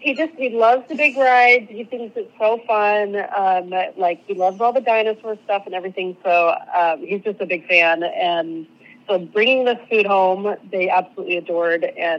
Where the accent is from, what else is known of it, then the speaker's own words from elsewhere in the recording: Anaheim, California, United States; And I've been going to the Disney theme parks forever, growing up in Anaheim and doing the Disney College programs.